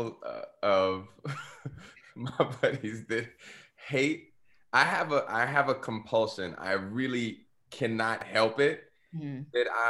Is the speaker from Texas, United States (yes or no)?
yes; Missouri City, Texas, United States; also born or lived in Houston; I'm from Most City.